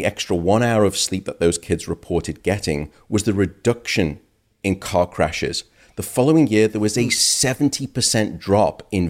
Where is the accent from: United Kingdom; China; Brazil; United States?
United Kingdom; My home country, the UK, it was over $50 billion.